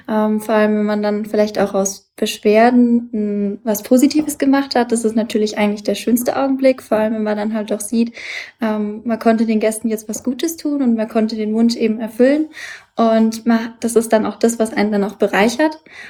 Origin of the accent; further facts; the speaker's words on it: Bavaria, Germany; Ich komme ja auch aus Bayern. Ich bin ja eigentlich fränkisches Mädchen. Dementsprechend ist es für mich eigentlich wie Heimat.